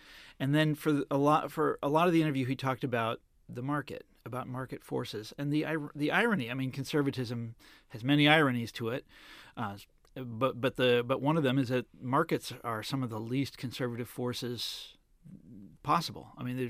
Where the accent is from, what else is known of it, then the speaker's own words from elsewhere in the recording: Kansas City, United States; I'm originally from Kansas City.